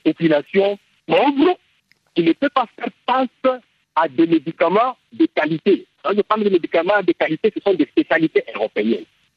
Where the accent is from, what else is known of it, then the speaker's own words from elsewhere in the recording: DR Congo; le grand problème que nous avons ici, chez nous en RDC